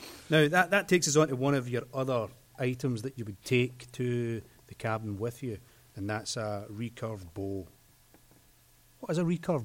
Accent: Glasgow, Scotland, United Kingdom; You know, as a Scotsman, this concept of hunting is very alien to me. I mean, when there is talk of guns in Glasgow, where I'm from

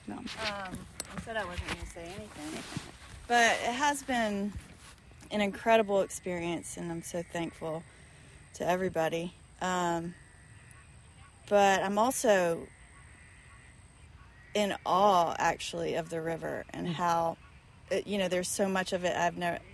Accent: Georgia, United States; I wasn't ever taught the watersheds growing up in Georgia.

